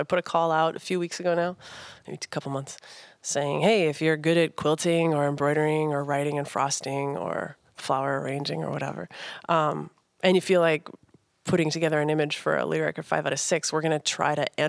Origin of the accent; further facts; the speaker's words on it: Minnesota, United States; Is that because I'm just from Minnesota that I know?